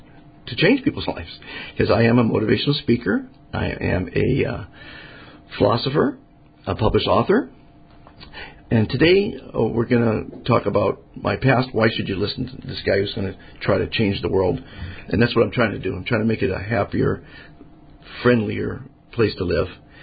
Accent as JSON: {"language": "English", "town": "Beverly Hills", "region": "California", "country": "United States", "said": "was a beautiful woman, sang for … went to Beverly Hills High, so I'm from Beverly Hills."}